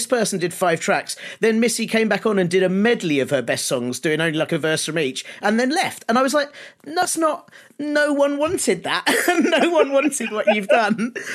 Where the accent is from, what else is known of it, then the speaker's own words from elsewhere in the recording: London, United Kingdom; I grew up in North London.